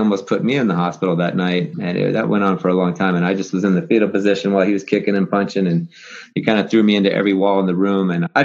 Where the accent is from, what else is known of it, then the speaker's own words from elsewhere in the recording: West Virginia, United States; Growing up in West Virginia, there wasn't a whole lot to do. We went to Catholic school.